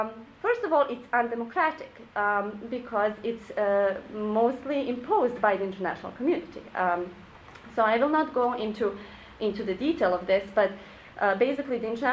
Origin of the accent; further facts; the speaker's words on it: Bihać, Federation of Bosnia and Herzegovina, Bosnia & Herzegovina; English is a second language; I'm from Bihać, town in the north.